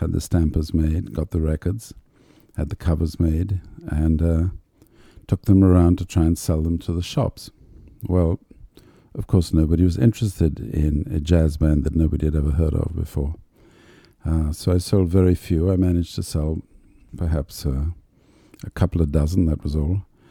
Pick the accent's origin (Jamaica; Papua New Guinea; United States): Jamaica; Latin music growing up in Jamaica would come from Cuba